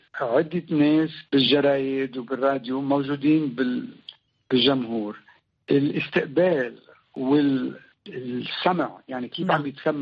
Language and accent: Arabic; Lebanon; now in California, United States; أنا أصلي لبناني ابن عرب